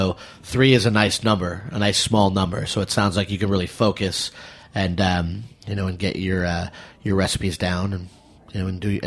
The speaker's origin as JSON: {"language": "English", "region": "New England", "country": "United States", "said": "I'm from New England."}